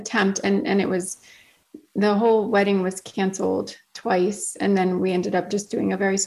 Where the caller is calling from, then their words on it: Florida, United States; I'm calling from Florida, in the United States.